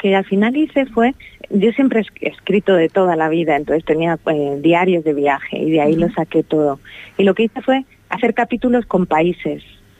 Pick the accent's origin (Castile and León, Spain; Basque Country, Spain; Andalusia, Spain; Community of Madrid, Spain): Community of Madrid, Spain; Madrid; moved away; also born or lived in Canary Islands; Me fui realmente de Madrid en el 2000, soy de Madrid, de cerquita de Madrid, y ahí vivía en sitios, iba como cambiando sitios, viví bastante en Canarias.